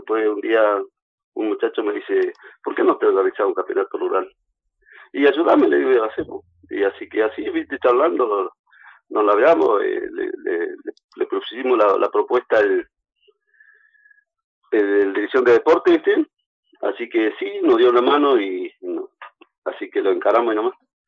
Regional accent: Laguna Blanca, Río Negro, Argentina; yo soy rural, ¿viste? Soy de Laguna Blanca, me crié en esos pagos, fui a la escuela 180 de ahí de Laguna.

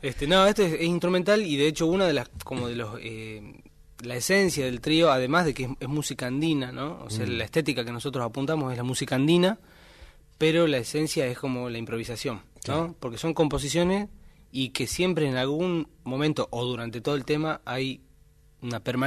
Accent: Tilcara, Jujuy, Argentina; Y me crié en Tilcara.

